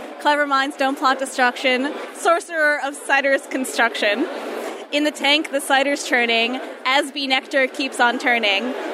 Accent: Woodmere, New York, United States; Oh, I'm also from Nassau County.

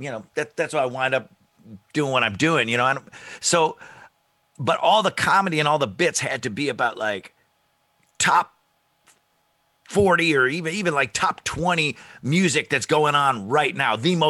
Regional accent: East Syracuse, New York, United States; And he and I, we grew up in East Syracuse, New York. Not a hotbed of show business, you know, kind of a blue-collar town.

